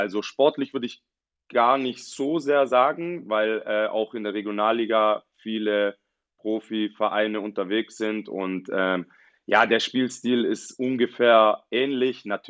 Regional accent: Ulm, Baden-Württemberg, Germany; ich komme aus Ulm. Das ist hier so mein Heimatverein.

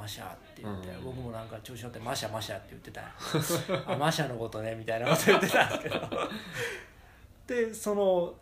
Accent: Tokushima, Japan; 僕の実家が徳島の田舎だったんですけど

